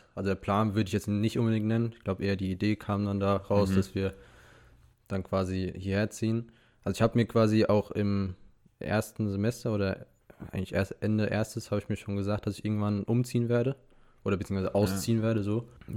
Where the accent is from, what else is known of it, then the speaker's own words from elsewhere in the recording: Bad Kreuznach, Rhineland-Palatinate, Germany; also born or lived in Wiesbaden; Genau hier, in dieser Wohnung wurde ich geboren. Ich komme eigentlich aus Bad Kreuznach